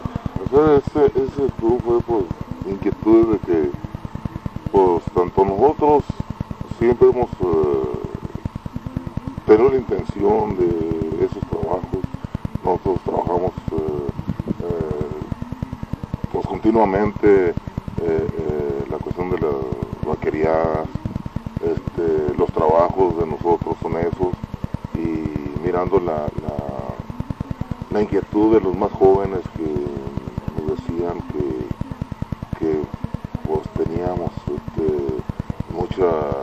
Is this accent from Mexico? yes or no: yes; Mexico; si somos de aquí de México